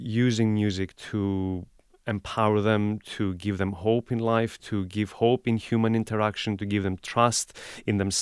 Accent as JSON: {"language": "English", "country": "Greece", "said": "I come from Greece. I play this instrument."}